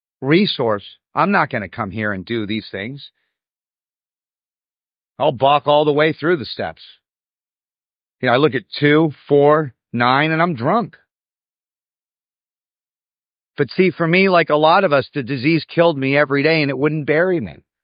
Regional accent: Malibu, California, United States; well, I grew up in Malibu.

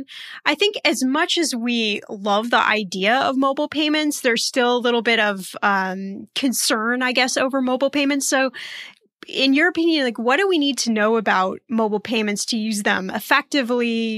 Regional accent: Indiana, United States; I know you're in Chicago and I grew up in Indiana, so I need to know if you can squash the debate.

